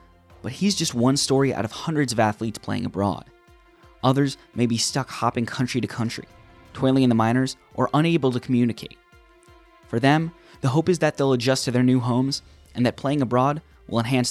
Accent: New York City, New York, United States; As a New Yorker, I can confirm New York-style pizza is the best.

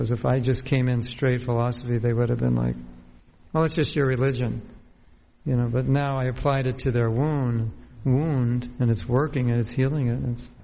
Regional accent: United States; we're American grihastas trying to, you know, pay our bills.

